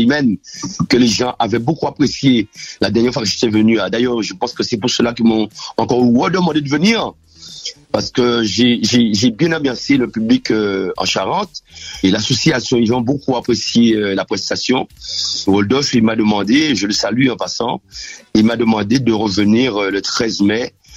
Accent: Le Gosier, Guadeloupe; Effectivement, je suis de la Guadeloupe, plus précisément de la ville du Gosier.

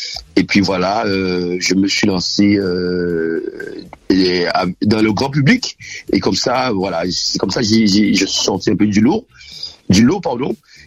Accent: Le Gosier, Guadeloupe; Effectivement, je suis de la Guadeloupe, plus précisément de la ville du Gosier.

